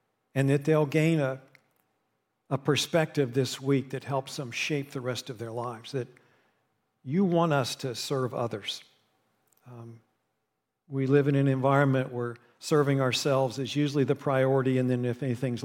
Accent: West Virginia, United States; And I'm aware of that area, and I grew up in West Virginia, kind of near all that.

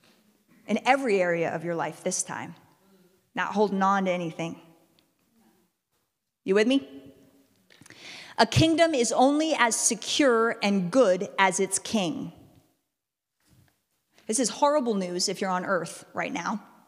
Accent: United States; And I was like, is it not good to say I'm from America? Do people not like Americans?

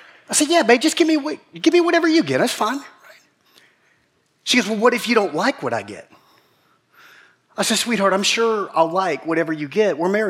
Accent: Macon, Georgia, United States; I said, "Babe, I'm from Macon. I don't even know what a probiotic is.

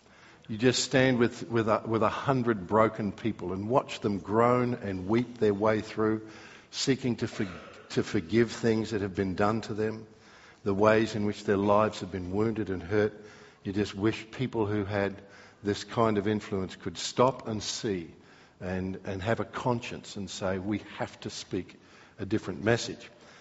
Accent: Australia; This is an issue that as I grew up as an Australian, I didn't understand.

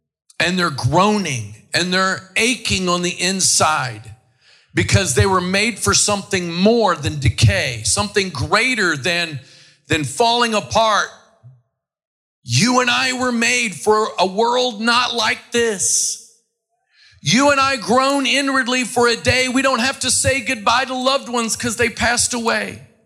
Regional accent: Oklahoma, United States; We have earthquakes in Oklahoma. I'm from Oklahoma. Never in my childhood did we ever have one.

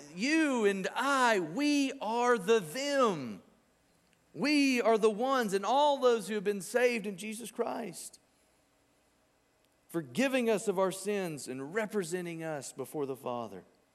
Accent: Arkansas, United States; And I was able to spell that right, even though I'm from Arkansas.

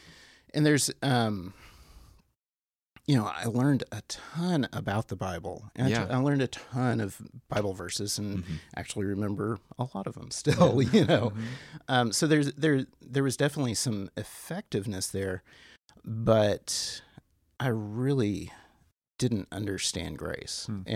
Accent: Texas, United States; So I grew up just outside of Dallas, Texas, and grew up in a Christian home. We were a very Baptist house.

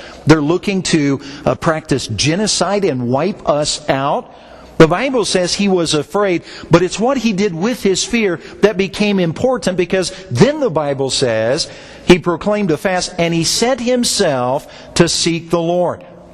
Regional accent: Indiana, United States; I like it in the sense that I'm from Indiana and I like to razz the Broncos

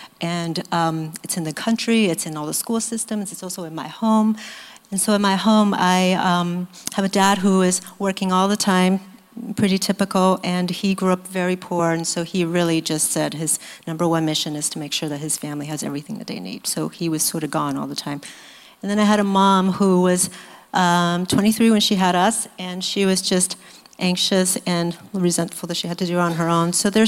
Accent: Taiwan; So I grew up in Taiwan, which is a little island next to China.

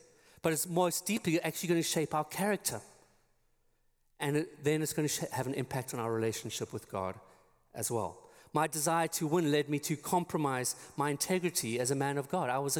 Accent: South Africa; also born or lived in England; I'm originally from South Africa, for those who are visiting, and I spent a little time in England coaching at a school and teaching

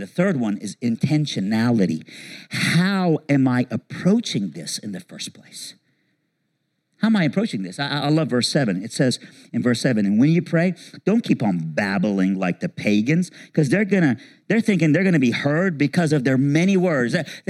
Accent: Iran; I'm from Iran.

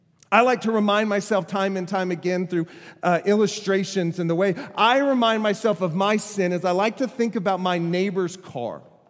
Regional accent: Florida, United States; I'm like, I'm from Florida. We got mud. We got water.

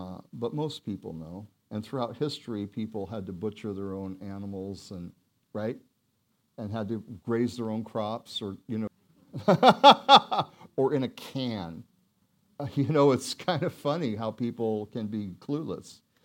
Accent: Oregon, United States; Clear cutting. I'm from Oregon.

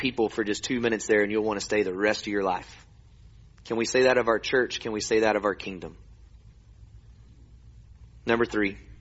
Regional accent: Oklahoma, United States; also born or lived in Houston, United States; Born in Houston, raised in Oklahoma. I'm an Oklahoma boy. That's my home.

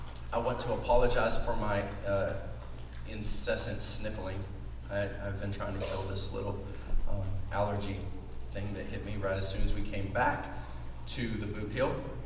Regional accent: Texas, United States; All of you know I am from Texas, and so is my wife.

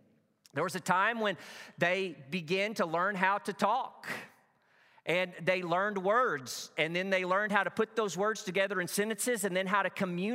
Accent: Arkansas, United States; I grew up in Northeast Arkansas. Out in the country, cotton fields all around our plot of land.

